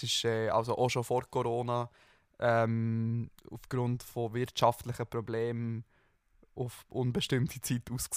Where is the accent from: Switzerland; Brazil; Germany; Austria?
Switzerland; Also es ist jetzt nicht wahnsinnig spektakulär als Schweizer